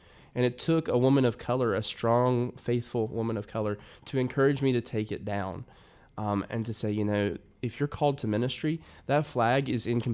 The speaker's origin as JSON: {"language": "English", "region": "North Carolina", "country": "United States", "said": "unfortunately, I come from Appalachia. I'm Piedmont of North Carolina. We've seen poorest of the poor in those areas."}